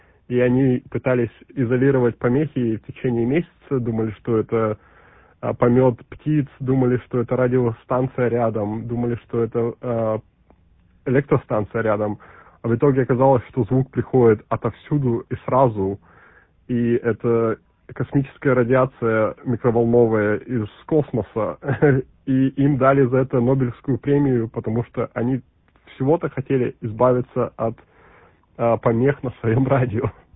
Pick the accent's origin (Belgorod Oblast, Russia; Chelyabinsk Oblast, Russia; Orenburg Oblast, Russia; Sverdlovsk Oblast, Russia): Sverdlovsk Oblast, Russia; Yekaterinburg; Я сам из Екатеринбурга, оригинально тоже.